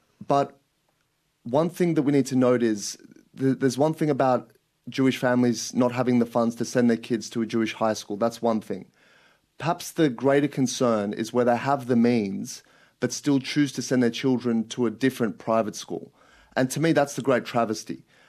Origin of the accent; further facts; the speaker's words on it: Australia; We're as Australian as any Australian in this country.